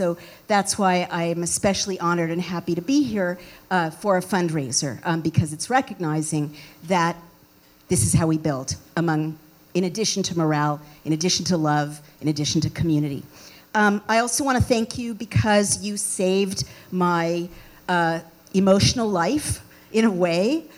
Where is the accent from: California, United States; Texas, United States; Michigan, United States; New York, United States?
California, United States; San Francisco; I grew up in the Haight-Ashbury. I'm the child of, you know, 3 generations of hippies and proto-hippies and, you know, post-bohemians and radicals from the old country.